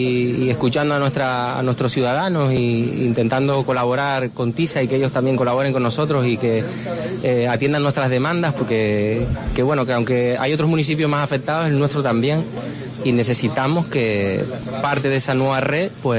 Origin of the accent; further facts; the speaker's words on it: Los Cristianos, Canary Islands, Spain; Sí, señor. Yo soy de Los Cristianos.